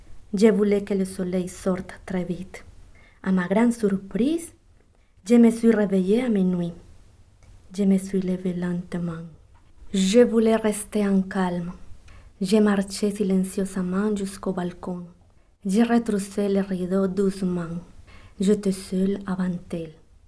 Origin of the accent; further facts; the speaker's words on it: Colombia; French is a second language; je viens de la Colombie. Ma première tempête comme immigrante.